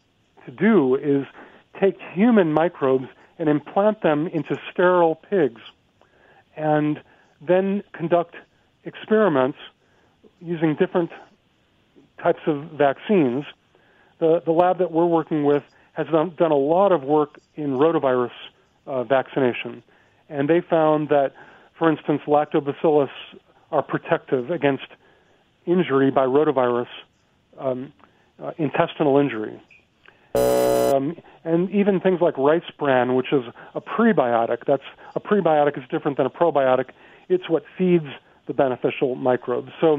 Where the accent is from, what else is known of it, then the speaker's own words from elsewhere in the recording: Chicago, Illinois, United States; One of my favorite examples is my hometown of Chicago has been sued for sending their sewage down the Mississippi River